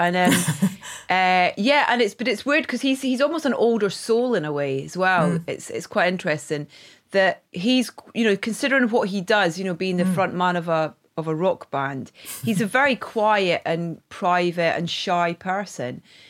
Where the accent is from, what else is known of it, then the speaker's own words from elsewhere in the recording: Scotland, United Kingdom; now in England; going back to my little fishing village in Scotland, because I kind of escaped